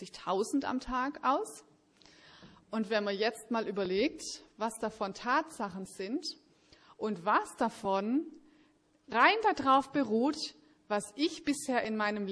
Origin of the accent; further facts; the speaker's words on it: Schwäbisch Hall, Baden-Württemberg, Germany; Ich komme aus Schwäbisch Hall